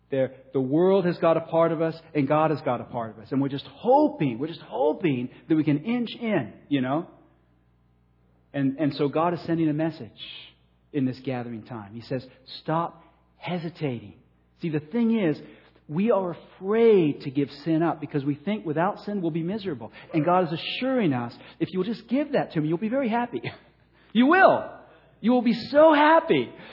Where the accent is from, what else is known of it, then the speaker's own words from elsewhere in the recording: United Kingdom; I'm British. You see, so I'm very reserved.